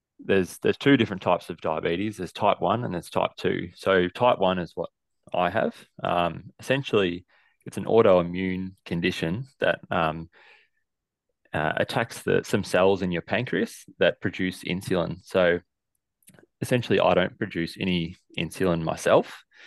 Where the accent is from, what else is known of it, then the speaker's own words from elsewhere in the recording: Melbourne, Victoria, Australia; So it's nice to do one in Melbourne, my hometown, and get that done.